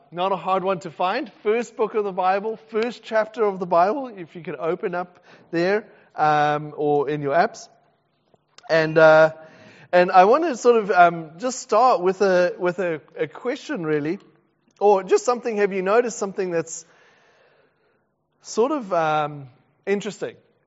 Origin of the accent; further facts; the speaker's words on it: South Africa; So I come from South Africa, very traditional, very conservative rules, even about etiquette around eating.